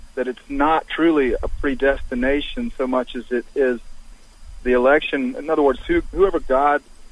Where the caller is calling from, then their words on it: Durham, North Carolina, United States; I'm actually from Durham, but we've been living in Creedmore, a little Mayberry type town for the last 20 years.